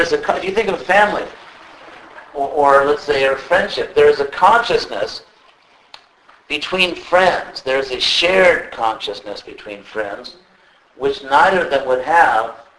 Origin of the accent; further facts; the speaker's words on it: California, United States; I'm from Southern California, so I always meet actors there.